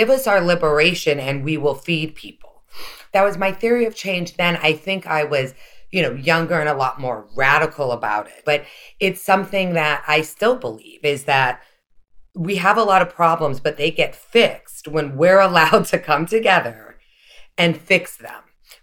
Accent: Hawaii, United States; growing up in Hawaii, actually, we have a history of Puerto Ricans being there and being brought over.

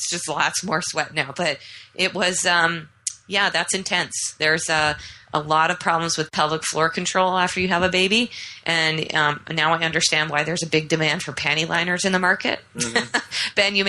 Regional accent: Canada; I'm Canadian. Women in Canada get a year off after they have a baby.

